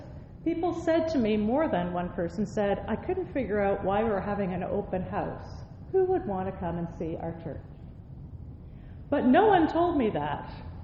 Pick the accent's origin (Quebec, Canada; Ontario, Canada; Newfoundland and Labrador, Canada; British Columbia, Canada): Quebec, Canada; Shawville; I remember the first time I preached in my hometown. It wasn't that text, but it might as well have been. Can anything good come out of Shawville?